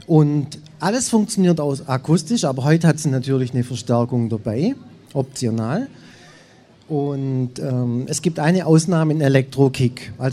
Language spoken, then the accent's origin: German; Betzingen, Baden-Württemberg, Germany; Ich komme aus Betzingen.